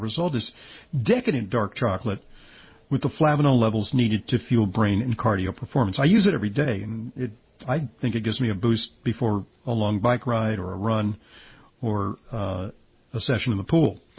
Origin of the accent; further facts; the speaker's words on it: Fontana, California, United States; A little black girl adopted from Fontana, California. I'll tell you, I'm from Southern California. Fontana is not the garden spot of the Los Angeles region.